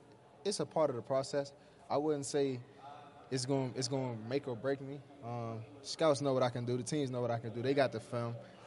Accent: Washington, District of Columbia, United States; I'm born and raised in Washington, D.C., know a lot about the NFC East.

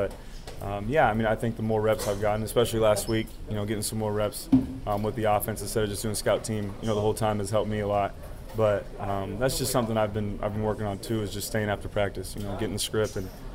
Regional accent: Bakersfield, California, United States; And I come from Bakersfield too. Not a lot of people have been there, but it's a blue collar town

